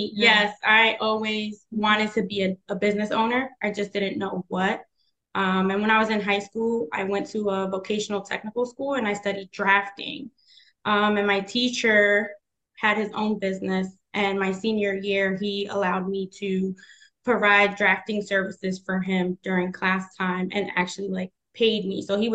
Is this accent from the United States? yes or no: yes; New Jersey, United States; moved away; Okay. And I'm not. I'm originally from New Jersey, and I relocated to the area in 2011. So I've been here for 12 years now.